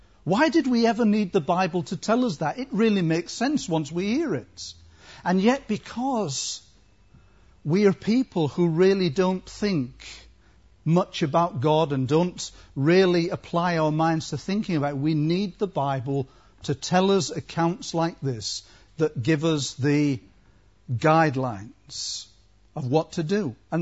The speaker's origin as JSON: {"language": "English", "town": "Hull", "region": "Yorkshire and the Humber", "country": "United Kingdom", "tie": "born or raised there", "said": "in Hull. I used to tell my girls that we were so poor that they pulled our house down to build slums."}